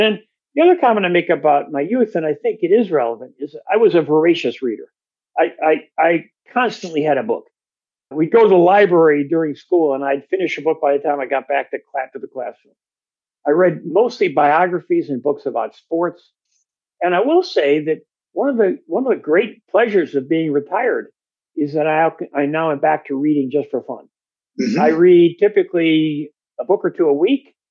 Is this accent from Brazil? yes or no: no; Palatine, Illinois, United States; I grew up in Palatine, Illinois, a suburb of Chicago, 45 minutes out on the train line from the city.